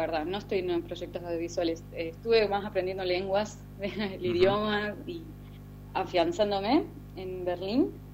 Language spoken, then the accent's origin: Spanish; Córdoba, Argentina; yo soy cordobés